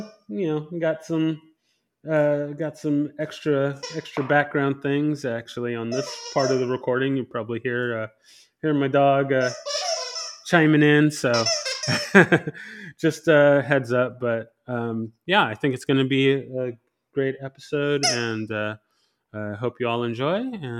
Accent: San Diego, California, United States; I'm from San Diego and started training there.

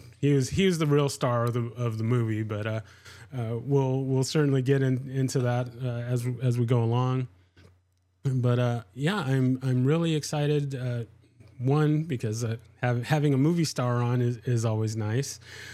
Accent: San Diego, California, United States; So I'm from San Diego, and he's out that way.

